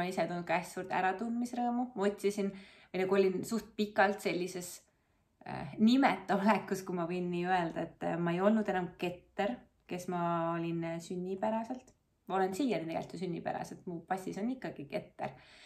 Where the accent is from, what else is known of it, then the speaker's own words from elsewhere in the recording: Central Estonia, Estonia; Ja ma olen pärit Kesk-Eestist. Ma olen kasvanud ülesesti toredas traditsioonilises perekonnas.